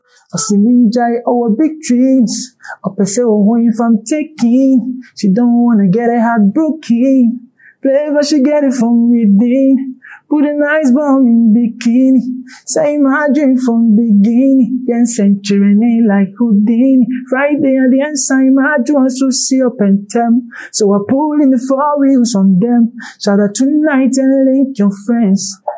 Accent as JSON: {"language": "English", "town": "Kumasi", "region": "Ashanti", "country": "Ghana", "said": "I'm a Kumasi guy. I'm from Kumasi."}